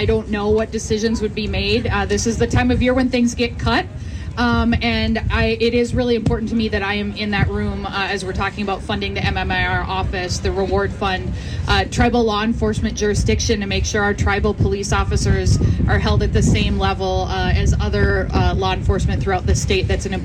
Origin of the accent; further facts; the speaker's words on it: Cass Lake, Minnesota, United States; So I'm from Leech Lake. I grew up in the Cass Lake area. I now represent Ramsey County suburbs